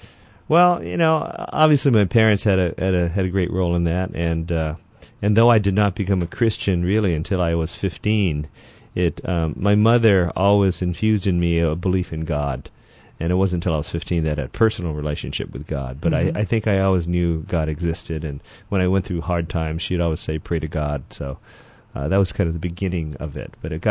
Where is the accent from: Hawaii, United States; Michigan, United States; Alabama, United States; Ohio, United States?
Hawaii, United States; Well, I grew up in the university area, right near public educational TV.